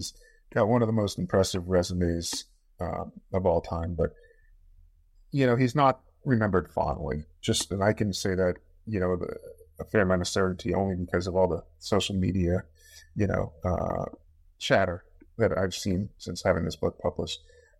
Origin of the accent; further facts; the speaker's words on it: Boston, Massachusetts, United States; Yeah, I mean, so I'm from Boston